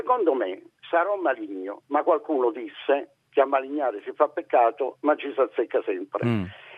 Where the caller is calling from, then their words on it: Taranto, Apulia, Italy; Siamo da Taranto.